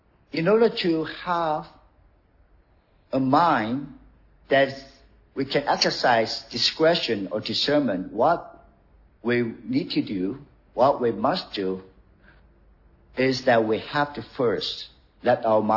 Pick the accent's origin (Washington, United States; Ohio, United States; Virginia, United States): Washington, United States; Seattle; I'm from Seattle.